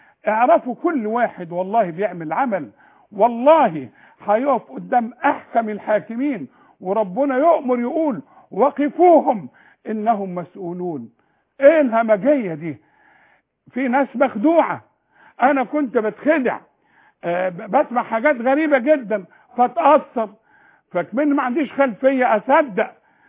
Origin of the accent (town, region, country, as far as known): Egypt